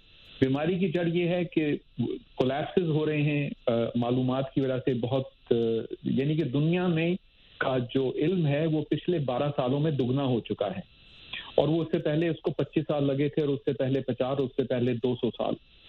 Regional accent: Pakistan; moved away as an adult; now in Buffalo, United States; میں پاکستان سے آئے ہوئے مجھے سال ڈیڑھ سال ہوا تھا, لیکن امریکہ میں مجھے بہت زیادہ آپ سمجھیں کہ محبت یا پیار ملا لوگوں سے.

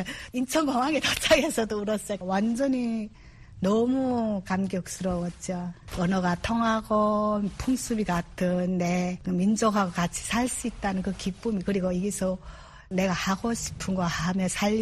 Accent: North Korea; now in South Korea; 북한에서 고생하며 왔다고 정부에서 임대 아파트도 주고 생활할 수 있게끔 좀 도와주잖아요.

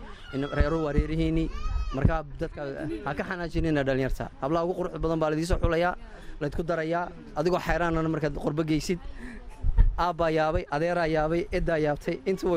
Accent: Djibouti; now in London, United Kingdom; Anu imika 18 sano waxaan joogaa London, Jabuuti aan ku koray, ku dhashay magaaladii aan ku dhashay

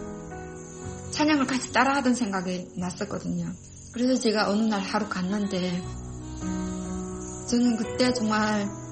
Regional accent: North Korea; 내가 북한에서 온 사람이어서

